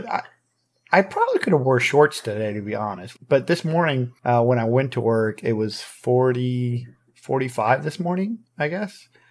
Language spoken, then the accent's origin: English; Michigan, United States; I'm from Michigan. You know, I spent a ton of time sledding and building igloos and snow skiing and snowmobiling and four wheeling.